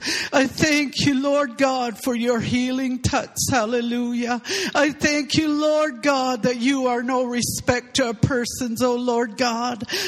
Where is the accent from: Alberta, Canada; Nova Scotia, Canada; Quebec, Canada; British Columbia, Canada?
British Columbia, Canada; Port Hardy; I was born and raised in Port Hardy, a small town in BC, the north end of the island where the road ends.